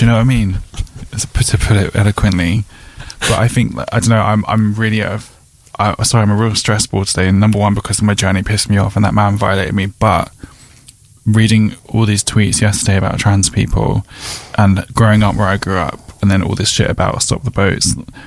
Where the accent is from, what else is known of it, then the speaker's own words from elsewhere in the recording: Eltham, London, United Kingdom; I come from Eltham. I've grown up around racists. I grew up around National Front, EDL, all of it.